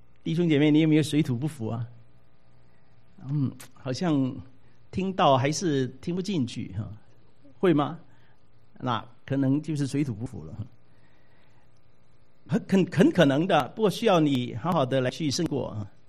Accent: Taiwan; 我们从台湾来的

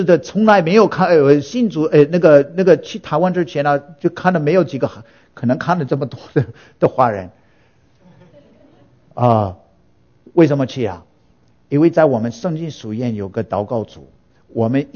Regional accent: United States; Chinese is a second language; 我是土生土长美国人

